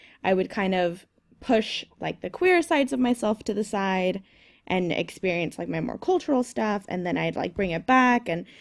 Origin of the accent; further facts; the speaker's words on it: United States; Because I'm Latina, I'm Mexican American.